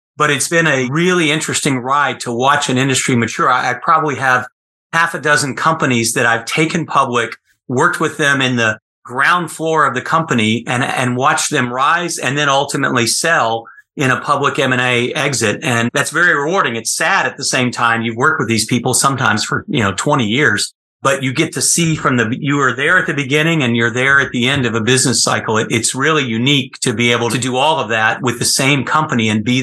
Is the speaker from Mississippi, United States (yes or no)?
no; Dallas, Texas, United States; I went back to Texas for law school, where I grew up in Dallas, and then came east.